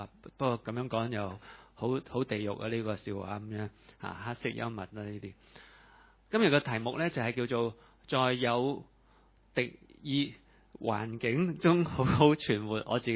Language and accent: Cantonese; Hong Kong; 咁我哋香港人实识啦系嘛